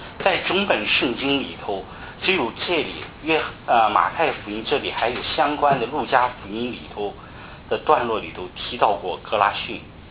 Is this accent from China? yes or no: yes; Qingdao, Shandong, China; 大家知道我是从青岛来的，青岛虽然不是一个大的城市，但由于它是沿海城市，所以它是文明的度假圣地。